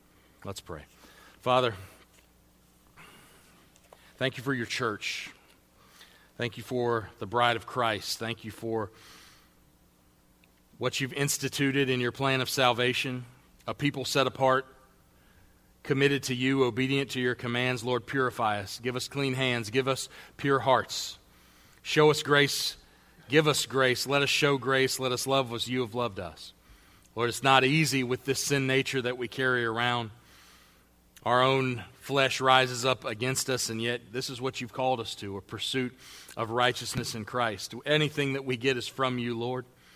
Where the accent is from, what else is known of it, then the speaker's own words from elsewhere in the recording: Pittsburgh, Pennsylvania, United States; Maybe you saw it on the news of a bridge in my hometown of Pittsburgh that collapsed.